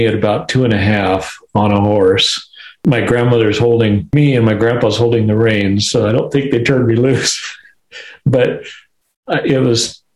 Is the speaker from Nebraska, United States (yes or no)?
yes; Arnold, Nebraska, United States; My hometown was actually Arnold, where I went to high school, but they're both tiny little towns of 600 or 800